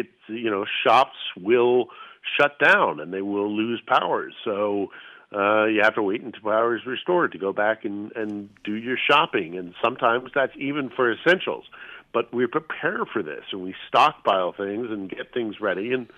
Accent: California, United States; It's funny, you know, as a Californian, I think an audience will recognize one of the kind of strange things about things is.

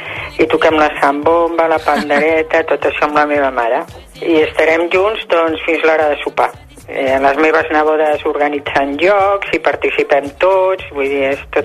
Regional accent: Andalusia, Spain; perquè nosaltres som d'Andalusia i el 24 és un dia molt important

